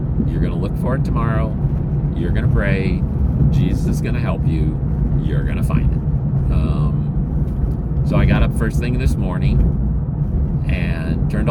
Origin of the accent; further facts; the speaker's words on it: Philippines; I'm still able to do that because I grew up in the Philippines and I never unlearned how to do that.